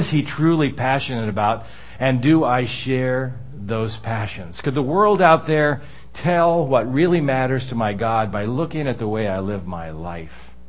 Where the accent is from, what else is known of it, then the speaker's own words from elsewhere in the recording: Washington, District of Columbia, United States; You know, I come from Washington, D.C.